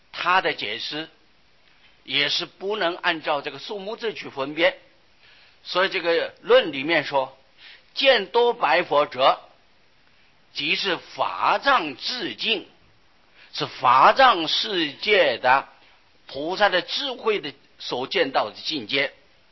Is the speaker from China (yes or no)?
yes; China; 说印度当时的说一呀、跟我们中国人的说法不一样。